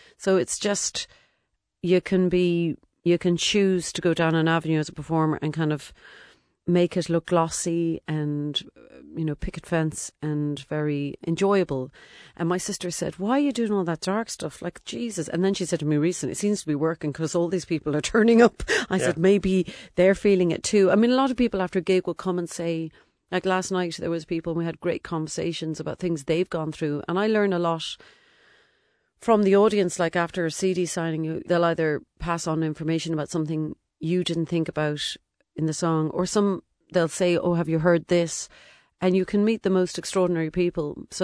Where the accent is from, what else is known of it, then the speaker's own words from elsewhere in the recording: Cork, Munster, Ireland; or I'm from Cork, so I chat too much, or whatever.